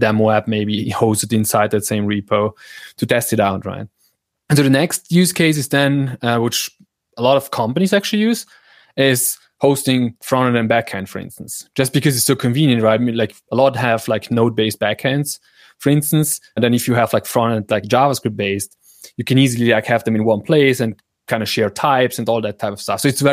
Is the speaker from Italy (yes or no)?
yes; northern Italy, Italy; English is a second language; I'm from Northern Italy